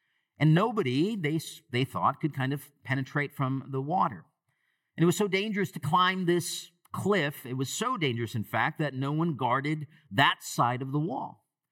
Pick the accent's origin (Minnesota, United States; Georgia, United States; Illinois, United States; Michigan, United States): Michigan, United States; I can think of the church that I grew up in Michigan in the 80s that was preaching the gospel faithfully.